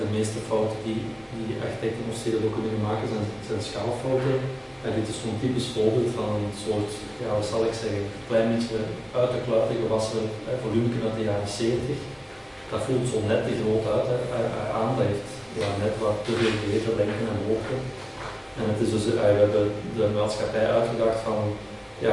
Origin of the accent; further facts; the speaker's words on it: Vosselaar, Flanders, Belgium; born there; mijn Vosslaar, mijn gemeentedorp, mijn geboortedorp, gemeente Noordwijk ook.